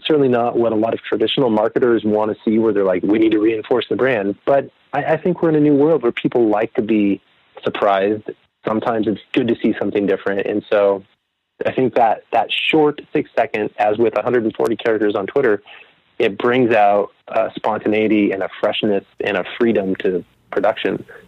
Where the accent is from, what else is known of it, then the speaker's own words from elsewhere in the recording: California, United States; I was born in the early 80s. And so for my 9th birthday, I grew up near Sacramento.